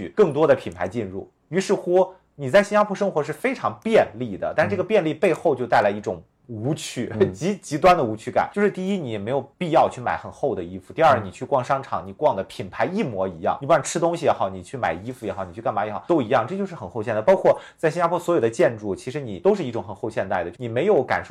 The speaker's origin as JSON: {"language": "Chinese", "region": "Beijing", "country": "China", "said": "因为我从北京来啊，"}